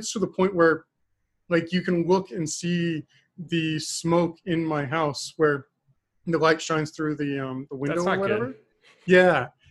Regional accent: Texas, United States; I'm a Texan.

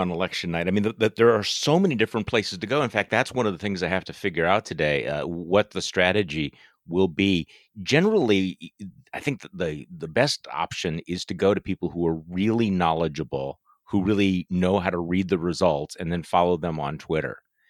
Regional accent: Wisconsin, United States; He was here in my home state of Wisconsin, where he spent a great deal of time.

